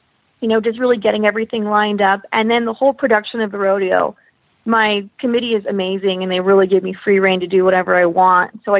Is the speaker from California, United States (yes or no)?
yes; California, United States; I am a Starbucks person because I'm from California and there's a Starbucks on every corner.